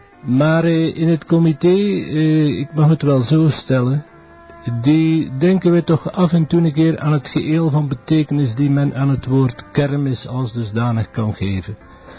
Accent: Maldegem, Flanders, Belgium; ik ben een kind van Maldegem, laat het me zo zeggen. Ik ben tevens een kind van de buiten, een kind van de boer.

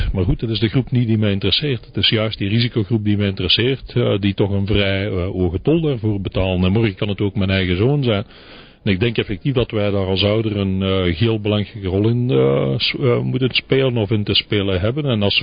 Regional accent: Belgium; We zijn Belg, we blijven Belg, dat gaan we nooit veranderen.

